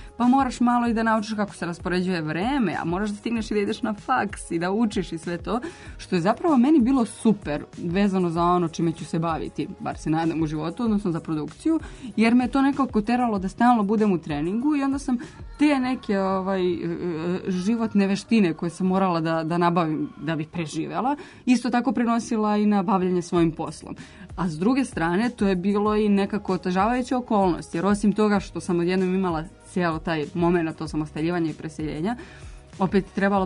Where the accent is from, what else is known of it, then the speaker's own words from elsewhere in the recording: Čačak, Šumadija and Western Serbia, Serbia; moved away as an adult; now in Belgrade, Serbia; ja dolazim iz Čačka, koji nije toliko veliki grad